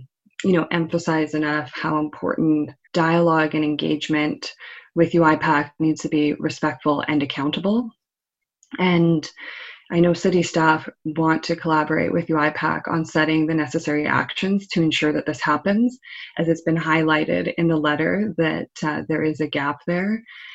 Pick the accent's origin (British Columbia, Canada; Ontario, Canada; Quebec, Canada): British Columbia, Canada; now in Vancouver, Canada; I grew up in the Fraser Valley, fairly close to my First Nation community, which is a bit further. It's at the Spuzzum First Nation. And so I'm Anglo-Katmuk. I grew up in this area in Stolo territory with close connections to my community